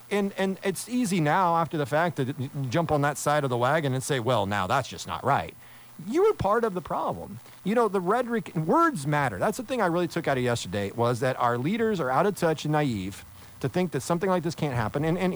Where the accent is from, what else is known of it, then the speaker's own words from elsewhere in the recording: United States; I love this country. I am an American. I love this country.